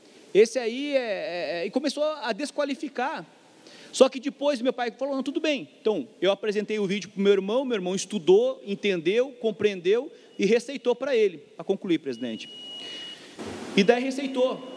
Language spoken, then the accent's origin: Portuguese; Santa Maria, Rio Grande do Sul, Brazil; born there; indo para Santa Maria, onde eu nasci